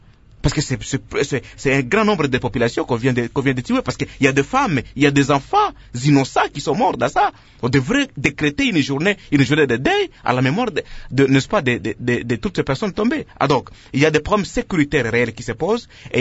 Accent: North Kivu, DR Congo; Mais chez nous, à l'Est, dans la province de Nord-Kivu, dans la province de l'Ituri, on ne parle pas de la gratuité.

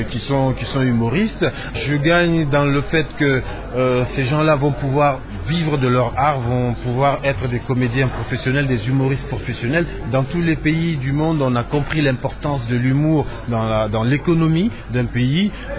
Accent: Tillabéri, Niger; first language Hausa; French is a second language; Et chez moi, au Niger

